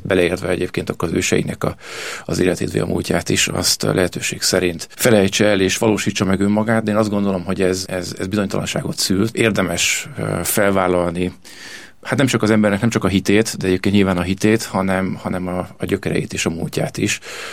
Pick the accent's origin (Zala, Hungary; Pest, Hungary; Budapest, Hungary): Zala, Hungary; Nagykanizsa; én vidéki családból származom. Nagykanizsán születtem Zala megyében, és egészen az érettségiig ott is éltem, tehát a szülői házban. A családom zalai eredetű